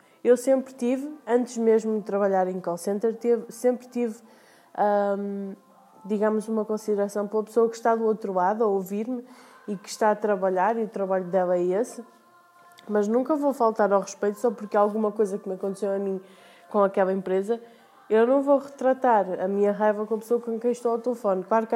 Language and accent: Portuguese; Porto, Portugal; tenho 22 anos, venho do Porto, trabalho em call center já há algum tempo.